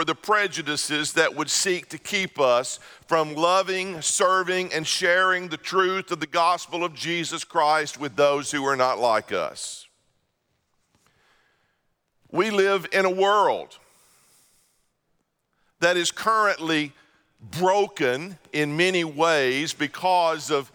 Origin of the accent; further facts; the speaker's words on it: Mississippi, United States; If I'm from Mississippi originally, so I would normally say they walked the hills and hollers of Judea.